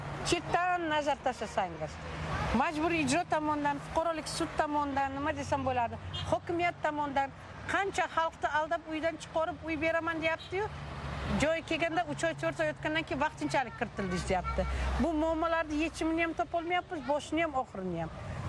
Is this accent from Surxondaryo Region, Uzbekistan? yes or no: yes; Termez, Surxondaryo Region, Uzbekistan; o'sganmiz Termizda.